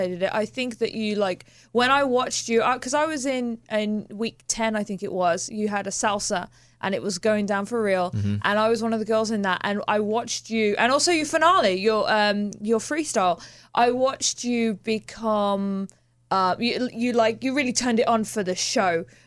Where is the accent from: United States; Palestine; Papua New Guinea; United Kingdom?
United Kingdom; Birmingham, West Midlands; So I grew up in Birmingham, and I always had like a lot of energy.